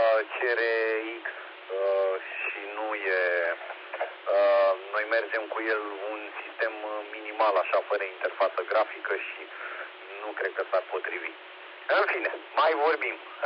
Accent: Pitești, Argeș, Romania; noi, uite, suntem din Pitești, știi?

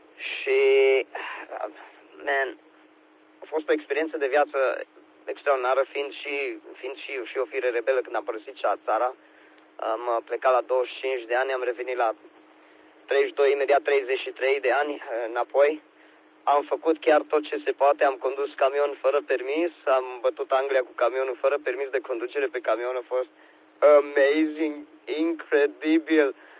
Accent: Romania; first language Romanian; o plăcere să vorbesc în limba mea maternă pe stația radio, ceea ce chiar n-am făcut de foarte multă vreme

